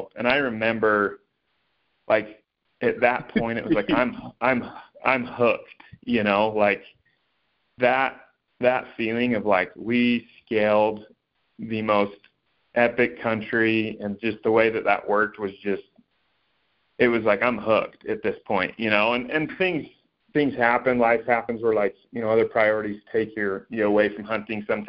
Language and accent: English; Ferron, Utah, United States; now in St. George, United States; So I grew up in Emery County, Utah. A lot of people don't know where that's at. A little town called Farron. I think population's still less than 2,000 people.